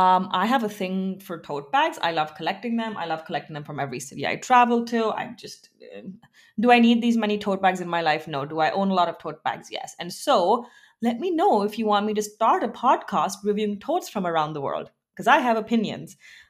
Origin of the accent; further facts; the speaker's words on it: San Francisco, California, United States; And now let's fly over to my hometown or my home area, San Francisco.